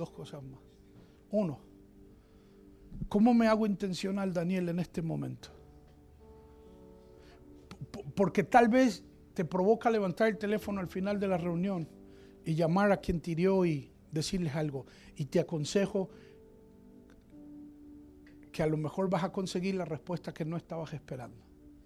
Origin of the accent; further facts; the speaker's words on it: Puerto Rico; also born or lived in Venezuela; Yo soy venezolano. ¡Bravo! Salí chiquito de mi país y me crié en Puerto Rico.